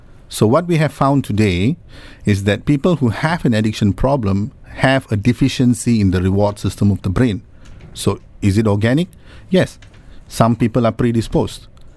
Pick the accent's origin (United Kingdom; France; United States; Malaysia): Malaysia; now in Singapore; I live in Singapore, I'm from Malaysia.